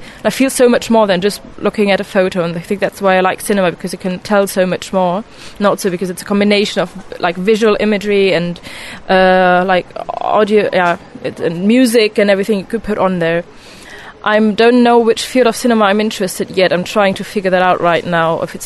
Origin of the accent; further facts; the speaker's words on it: Germany; I'm 23 and I'm from Germany.